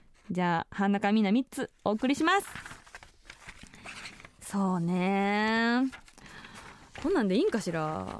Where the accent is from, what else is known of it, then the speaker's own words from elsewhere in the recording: Osaka, Japan; now in Sendai, Japan; 例えばまあ私の故郷の大阪であったりとか、そういうところをこうつなぐ活動みたいなのをね、していきたいなと思ってるんです。